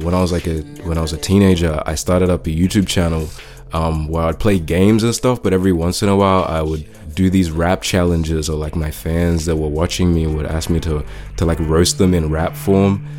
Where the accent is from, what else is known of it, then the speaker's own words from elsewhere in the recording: Sydney, New South Wales, Australia; I'm from Sydney, and I'm this week's Triple J Unearthed feature artist.